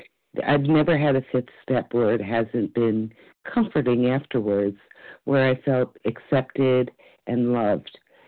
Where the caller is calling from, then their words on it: Florida, United States; and I'm calling from Florida.